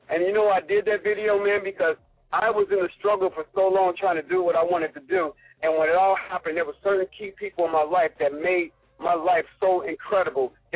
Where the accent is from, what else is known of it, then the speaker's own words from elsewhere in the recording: Cincinnati, Ohio, United States; I'm from Cincinnati, Ohio, man. And I do what I love to do every single day.